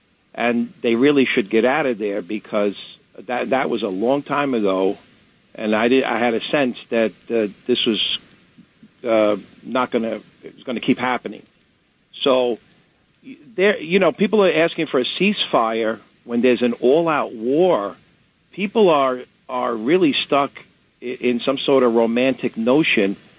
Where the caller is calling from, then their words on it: Riverdale, New York, United States; I'm calling from the Riverdale.